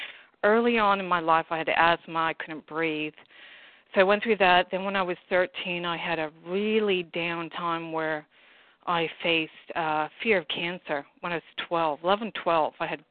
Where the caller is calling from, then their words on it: Australia; I'm calling from Australia.